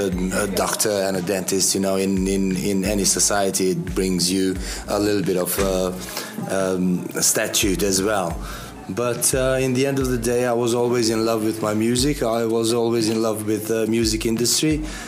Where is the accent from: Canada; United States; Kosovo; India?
Kosovo; I grew up in Yugoslavia. When Kosovo was part of Yugoslavia, and it was a completely different setup at that time